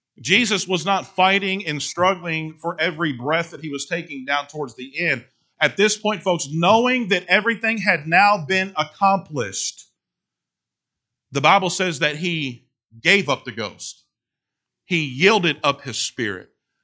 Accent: Kentucky, United States; Man, I'm from Kentucky.

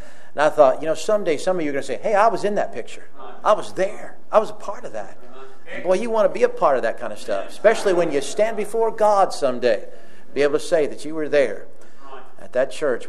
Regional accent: Cody, Wyoming, United States; When I was a young boy, I grew up in Cody, Wyoming, in a little tiny town in the mountains of the Rocky Mountains of Cody, Wyoming there.

